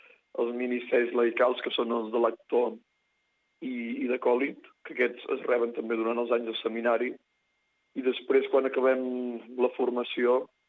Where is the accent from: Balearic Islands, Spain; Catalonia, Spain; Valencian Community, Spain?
Catalonia, Spain; Banyoles; Tinc 22 anys, sóc de Banyoles